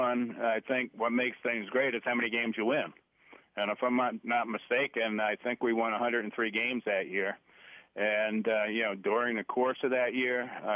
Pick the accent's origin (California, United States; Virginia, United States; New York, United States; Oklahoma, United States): New York, United States; because I'm a New Yorker and I used to watch the Yankees all the time.